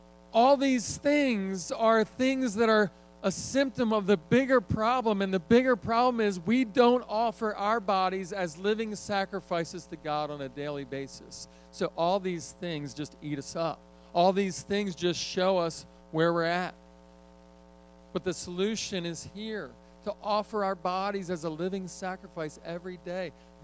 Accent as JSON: {"language": "English", "town": "Philadelphia", "region": "Pennsylvania", "country": "United States", "tie": "born or raised there", "lives_now": "Texas, United States", "said": "I grew up in Philadelphia. I didn't even know what Texas was."}